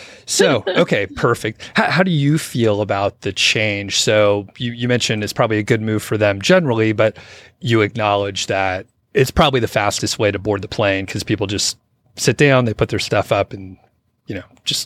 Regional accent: Atlanta, Georgia, United States; now in Denver, United States; I grew up in Atlanta, so it was like a lot of stuff on Delta.

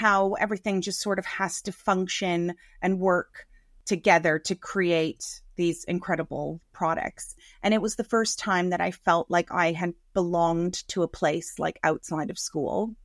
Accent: Greece; English is a second language; now in Canada; I had my Greek because I immigrated over from Greece.

